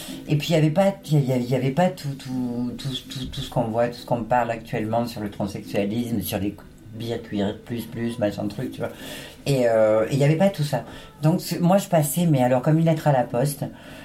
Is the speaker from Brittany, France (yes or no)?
no; Provence-Alpes-Côte d'Azur, France; moved away; Ah oui, moi je suis une provençale.